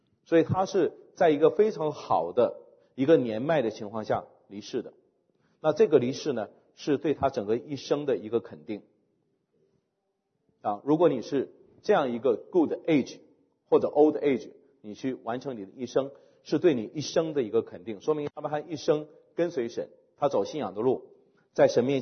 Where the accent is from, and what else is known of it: China